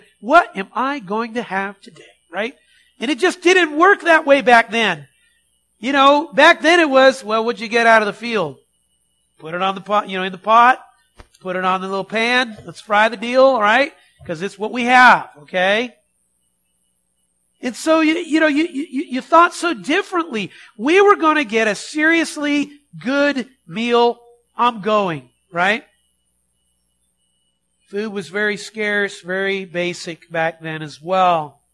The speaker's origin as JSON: {"language": "English", "region": "Pacific Northwest", "country": "United States", "said": "I come from the Northwest where, you know, if your tires were doing this and you weren't really going anywhere, then you put the chains on, right?"}